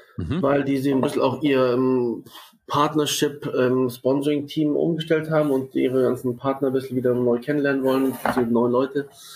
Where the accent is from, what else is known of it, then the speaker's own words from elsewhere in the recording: Munich, Bavaria, Germany; ich komme aus München, bin aufgewachsen, habe zwischenzeitlich mal in Freiburg studiert, ein paar Jahre lang